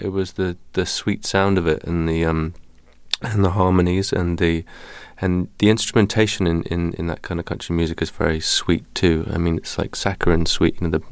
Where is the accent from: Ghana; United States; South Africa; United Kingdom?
United Kingdom; England; I grew up in England, but was obsessed with country music.